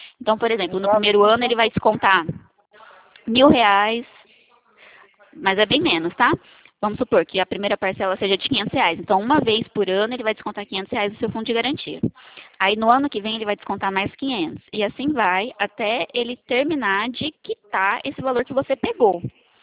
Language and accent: Portuguese; Araçatuba, São Paulo, Brazil; Não, não sou de Prudente, sou de Araçatuba.